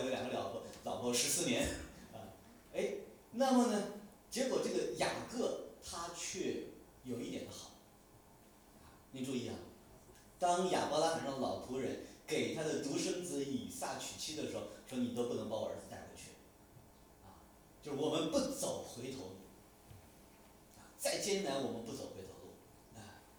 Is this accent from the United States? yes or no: yes; New York, United States; 纽约早年也被人瞧不起，啊，也有地域歧视，管我们纽约人叫什么呢 ？Yankees 啊，洋基